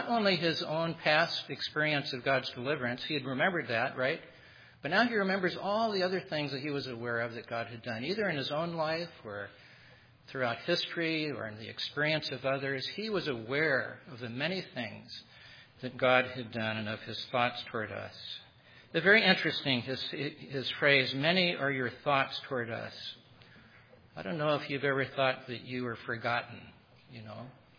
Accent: California, United States; I grew up in the Bay Area down the peninsula.

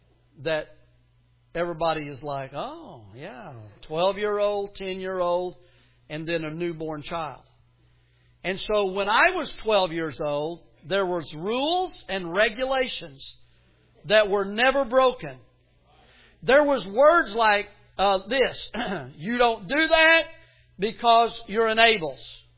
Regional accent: Southern United States, United States; Now, I'm from the South, and so sometimes people from the South have Southern vernacular.

